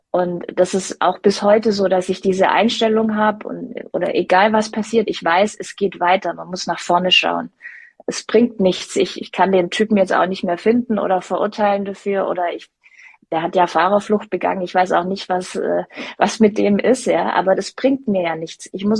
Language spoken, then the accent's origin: German; Stuttgart, Baden-Württemberg, Germany; Stuttgart ist meine Heimat.